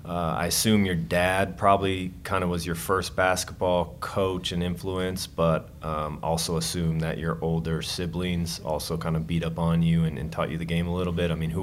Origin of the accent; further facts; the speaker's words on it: Denver, Colorado, United States; who I grew up with in Denver, Colorado